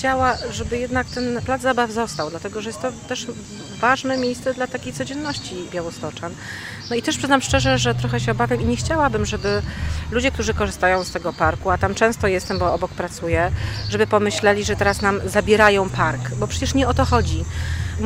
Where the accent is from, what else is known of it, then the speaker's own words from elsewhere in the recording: Łódź, Łódź Voivodeship, Poland; Też pochodzę z Łodzi, gdzie też mamy ogromny cmentarz w Łodzi.